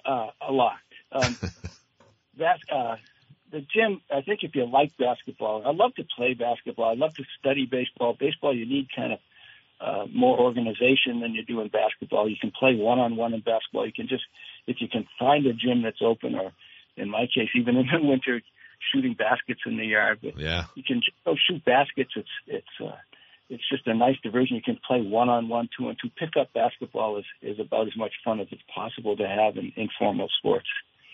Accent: Maine, United States; Though I grew up in Maine, I was perhaps because of basketball, I was never particularly attracted to outdoor sports in the winter. You know, it's cold in Maine in the winter.

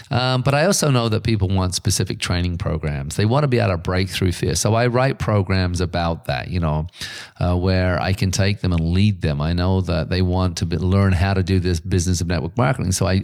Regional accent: Ireland; accent: Irish; there's people who can barely understand my English. And when I'm doing my Irish accent, they don't understand it at all.

